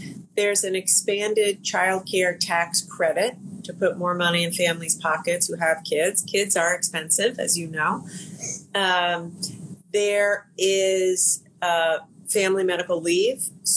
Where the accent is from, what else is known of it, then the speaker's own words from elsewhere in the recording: Rhode Island, United States; the vice president and I were in my home state of Rhode Island